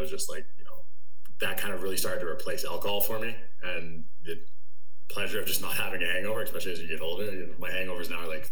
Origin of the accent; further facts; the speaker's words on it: Edmonton, Alberta, Canada; I grew up in Edmonton, Alberta. My dad's from Dominica in the Caribbean. My mom's from like a farm out here, so I had a fun upbringing of like the island and the farm life. And then born and raised in Edmonton